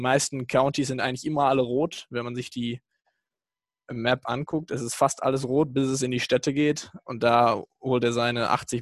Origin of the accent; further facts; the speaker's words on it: Germany; was für mich persönlich als Deutscher überhaupt keinen Sinn ergibt